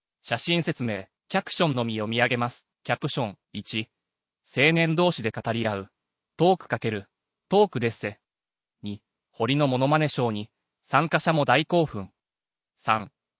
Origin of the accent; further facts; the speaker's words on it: Nara, Japan; 7年前に地元に戻ってきてからは、昔のように連絡を取るようになりました。何でも話せて、家族ぐるみで付き合っている20年来の親友です。今日も、父と兄と彼の4人で、一緒に車で来たんです。僕の住んでいる奈良では